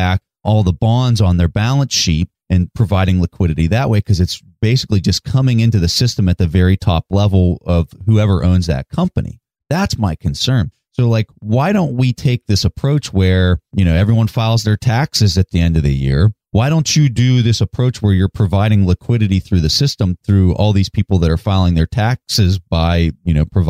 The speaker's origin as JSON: {"language": "English", "country": "United States", "said": "So that's where I'm concerned as an American."}